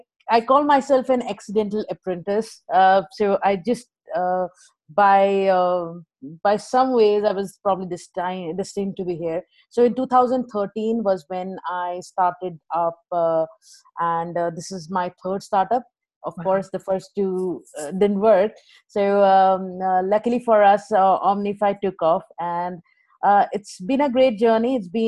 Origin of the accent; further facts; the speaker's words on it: India; English is a second language; also born or lived in England; now in Bangalore, India; I am from India, and I'm currently based out of Bangalore.